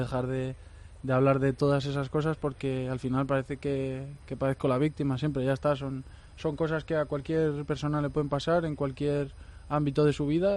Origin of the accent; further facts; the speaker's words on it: Spain; a mí personalmente, como español, pues me enorgullece